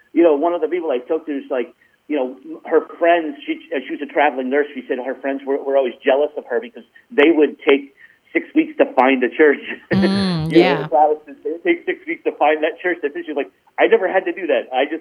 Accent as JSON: {"language": "English", "region": "New York", "country": "United States", "tie": "born or raised there", "also_born_or_lived": "Indiana", "moved": "as an adult", "said": "I grew up in New York, but moved to Indiana in 85 when I went to college, and was there until 2005. So I lived in Indiana for 30 years."}